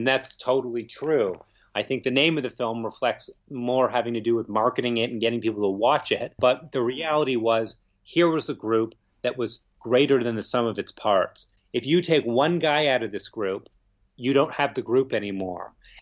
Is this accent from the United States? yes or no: no; Toronto, Ontario, Canada; Well, it's quite interesting because I grew up in this town. This is my hometown. I still live in Toronto.